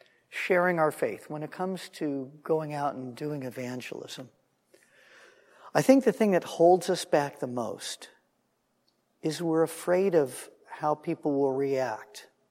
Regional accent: Los Angeles, California, United States; And it'd be like me going back to L.A. and going to Temple Beth Am, my hometown synagogue, except nobody ever heard of me.

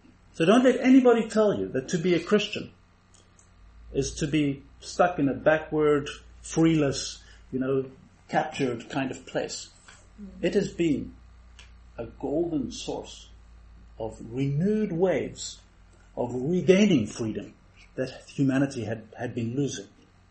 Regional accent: South Africa; now in Netherlands; I grew up in South Africa, on the mission field, in the wild.

